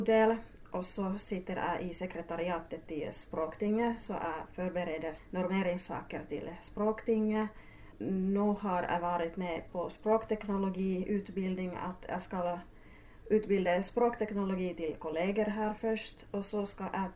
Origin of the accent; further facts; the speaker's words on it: Oulu, North Ostrobothnia, Finland; Swedish is a second language; moved away as an adult; also born or lived in Helsinki; now in Norway; Jeg kommer fra Finland. Jag är född i Oulu, Uleåborg. Och mina föräldrar kommer från Östfinland, Kainu och Savolax. Och jag har bott i huvudstadsregionen i Helsinki i nästan 20 år och sen 10 år här i Norge.